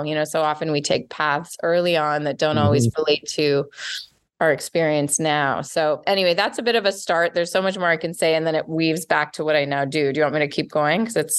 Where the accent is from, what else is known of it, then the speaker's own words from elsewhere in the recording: Montreal, Quebec, Canada; moved away as an adult; I grew up in Montreal and, went to school there. I went away.